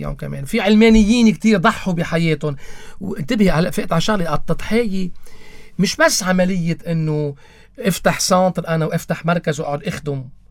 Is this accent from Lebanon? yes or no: yes; Lebanon; نحن عم نحكي من لبنان